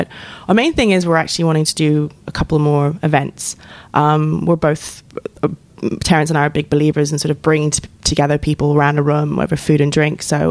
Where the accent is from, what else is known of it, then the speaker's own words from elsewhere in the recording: Botswana; also born or lived in Zimbabwe; I grew up in Botswana and Zimbabwe, and I actually have much more vivid memories there on a daily basis than I do probably of most areas of my life.